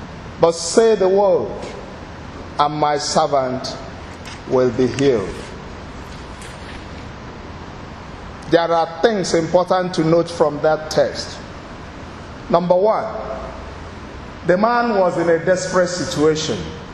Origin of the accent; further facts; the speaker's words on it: Nigeria; Sorry for my accent. I hope you can cope. I'm a Nigerian.